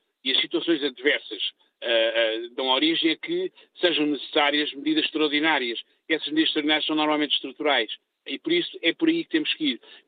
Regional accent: Portugal; O que nós queremos ver como portugueses e cidadãos é, de facto, soluções

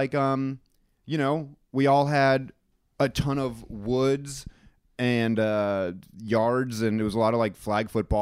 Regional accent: New Hampshire, United States; Okay, I grew up in New Hampshire.

